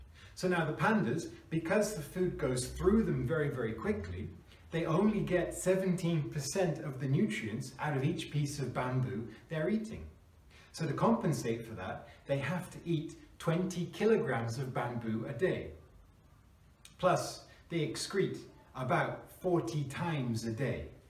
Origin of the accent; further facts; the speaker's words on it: England, United Kingdom; We in the West, I'm from England, didn't know about pandas until 1869.